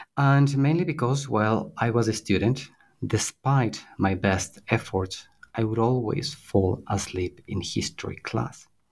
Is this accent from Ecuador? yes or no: yes; Quito, Pichincha, Ecuador; I was born and raised in Quito. It is where I did my degree in architecture at Universidad San Francisco de Quito, where I now teach history and theory of architecture as an assistant professor.